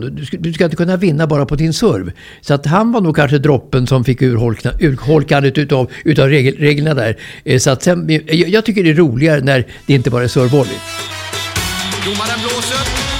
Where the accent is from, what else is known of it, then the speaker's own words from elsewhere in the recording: Saltsjöbaden, Stockholm County, Sweden; Han kom ju från Orminge och jag kommer från Saltsjöbo.